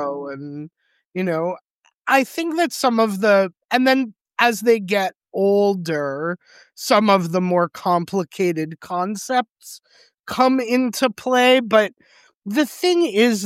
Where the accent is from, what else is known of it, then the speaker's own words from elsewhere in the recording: United States; as an American Jew with a lot of relatives